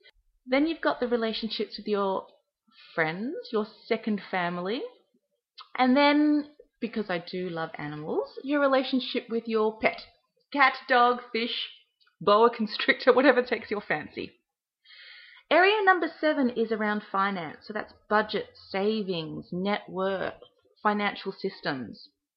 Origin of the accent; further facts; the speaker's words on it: Australia; also born or lived in Hong Kong; now in Sydney, Australia; I pretty much consider myself Australian, even though my mother is Singaporean and my father is German, and I was born in Hong Kong.